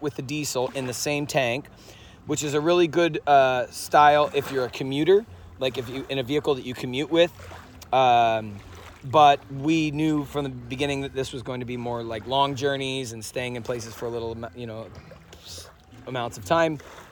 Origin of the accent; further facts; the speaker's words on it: Oregon, United States; I grew up in Oregon, and the West Coast in general